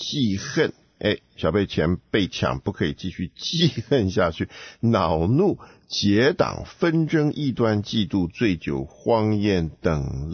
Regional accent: China; 那我们中国人如果有一个习惯啊，照着圣经来理解，那我们就会有答案。

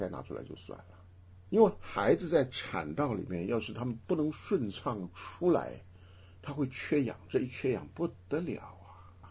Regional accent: Henan, China; accent: Henan; 咱们河南话要去放水，

